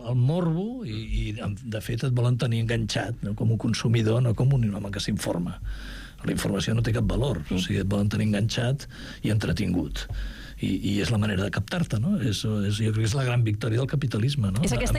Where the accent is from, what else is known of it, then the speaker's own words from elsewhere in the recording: Barcelona, Catalonia, Spain; accent: Barcelona Catalan; volíem buscar el català meu de Barcelona, no? Jo volia que la música fos el meu català, que és un català ple de faltes, que és el que parlem aquí, no? I jo volia que tingués aquest to català de Barcelona